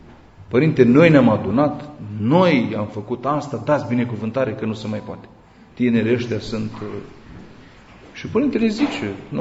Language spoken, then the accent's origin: Romanian; Romania; Câți dintre noi am fost într-o țară străină și am fost priviți de sus pentru că suntem români?